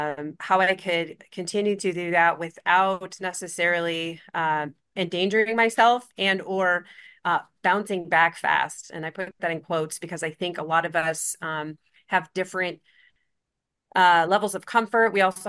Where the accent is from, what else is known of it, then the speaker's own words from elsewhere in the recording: San Diego, California, United States; But San Diego is right down the street from where I live, and excited that it's going to be in my hometown and bring some of our friends from across the nation here for this wonderful event.